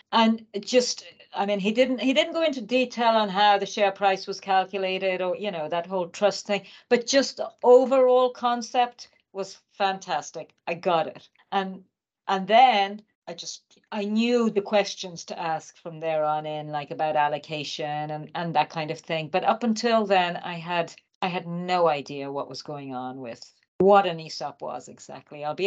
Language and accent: English; Ireland; I'm from Ireland.